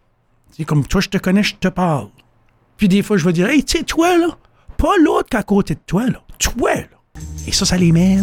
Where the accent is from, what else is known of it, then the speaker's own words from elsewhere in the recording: Neguac, New Brunswick, Canada; j'étais habitué à Miramichi. Je connais Miramichi, j'ai grandi à Négoac, je connais l'endroit, je connais les rues, je connais le monde.